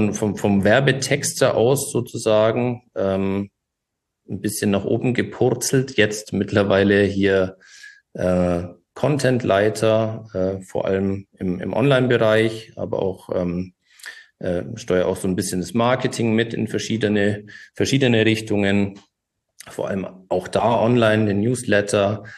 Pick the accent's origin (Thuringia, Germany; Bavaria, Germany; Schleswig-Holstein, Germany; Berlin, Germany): Bavaria, Germany; Augsburg; Ich bin auch aus Augsburg, geboren in Augsburg, war auch die meiste Zeit in Augsburg, bis auf eine kleine Episode in Kempten im Allgäu hier in der Nähe.